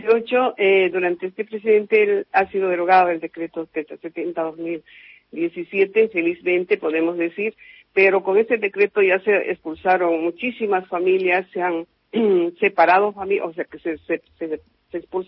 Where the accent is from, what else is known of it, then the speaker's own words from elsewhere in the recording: Bolivia; soy militante de derechos humanos desde Bolivia, soy boliviana, vengo de Bolivia.